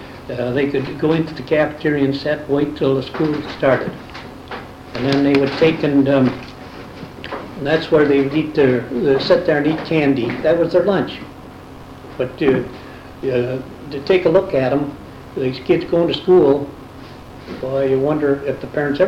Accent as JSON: {"language": "English", "town": "Bay City", "region": "Michigan", "country": "United States", "tie": "born or raised there", "also_born_or_lived": "Detroit", "said": "I'm originally from Bay City, yeah."}